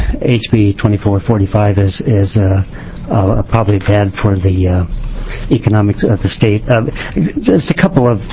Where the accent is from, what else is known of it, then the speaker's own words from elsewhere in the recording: Portland, Oregon, United States; I'm from Portland, Oregon.